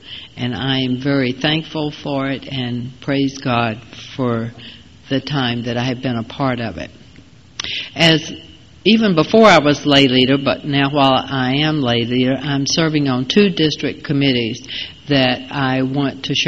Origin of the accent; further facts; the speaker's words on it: Virginia, United States; I was brought up in the Tidewater area.